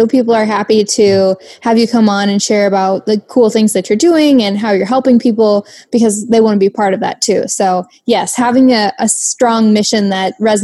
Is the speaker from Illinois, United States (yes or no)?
yes; Jacksonville, Illinois, United States; I still live where I grew up. I'm from a town called Jacksonville, Illinois, which is in the middle of Illinois, not far from the capital city of Springfield. But it's very rural.